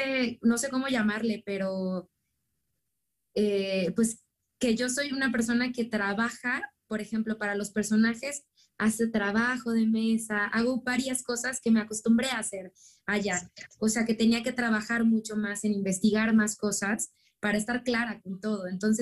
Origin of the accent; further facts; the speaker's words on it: Mexico; para mí como mexicana, pues era un reto siempre